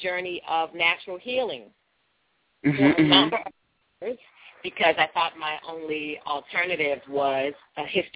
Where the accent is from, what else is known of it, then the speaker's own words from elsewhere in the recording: New York, United States; Started out as an artist, actress, singer, dancer. I'm from New York. I moved to California.